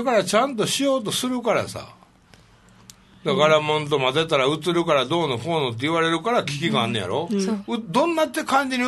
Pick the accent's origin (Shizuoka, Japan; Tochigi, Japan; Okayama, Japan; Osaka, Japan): Osaka, Japan; だってね、例えば僕大阪でしょ